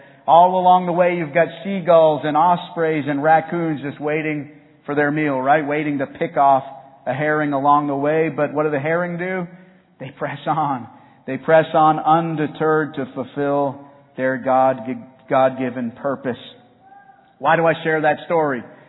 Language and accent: English; Massachusetts, United States; I was reflecting on my time growing up in Massachusetts and Cape Cod.